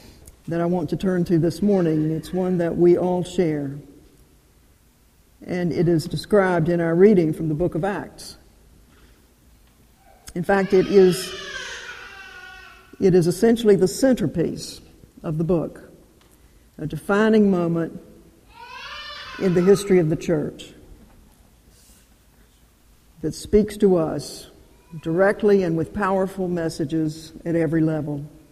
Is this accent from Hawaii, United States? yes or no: no; North Carolina, United States; accent: Southern; the clergy staff with a Southern accent. It isn't quite as pronounced as it was years ago when I was growing up in Piedmont, North Carolina.